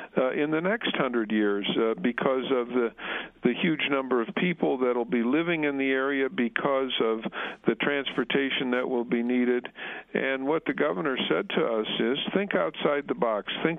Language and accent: English; Peoria, Illinois, United States; In my hometown of Peoria, we have a very, very significant transit system.